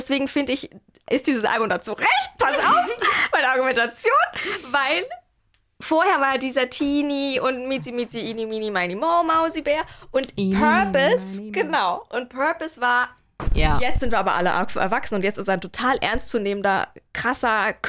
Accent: Nuremberg, Bavaria, Germany; weil ich bin ja auch voll im Dorf aufgewachsen, aber in Nürnberg.

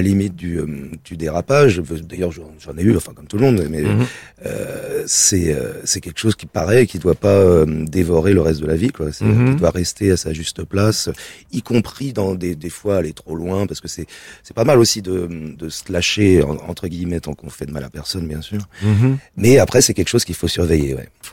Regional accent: Thiers, Auvergne-Rhône-Alpes, France; Mes grands-parents italiens qui sont, je suis né en banlieue à Thiers d'ailleurs, qui sont venus à Thiers dans le ghetto rital entre guillemets à l'époque.

